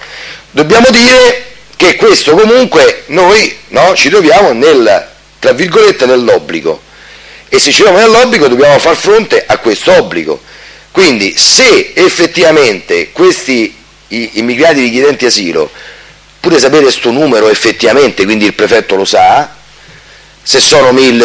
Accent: Rome, Lazio, Italy; Però poi siamo italiani, siamo romani, siamo, tra virgolette, furbi

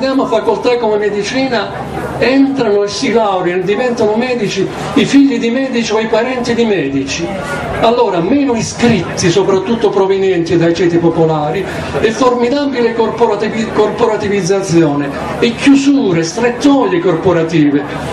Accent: Calabria, Italy; E noi credo, come calabresi, questo impoverimento lo tocchiamo con mano, lo verifichiamo.

